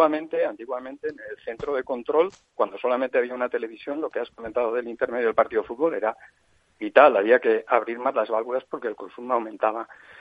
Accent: Valencia, Valencian Community, Spain; yo soy de Valencia, pero … viene de Teruel.

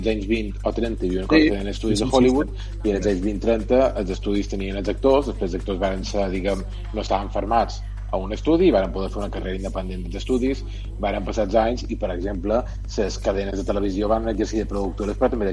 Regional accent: Balearic Islands, Spain; Bé, jo soc mallorquí, mon pare tenia videoclubs i tenia cines, per tant, el tema dels cines ho hem mamat de petit.

